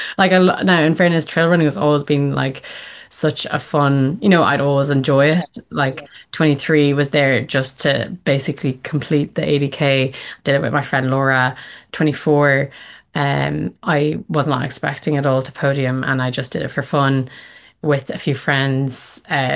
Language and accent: English; Dublin, Leinster, Ireland; Like I'm from Dublin myself.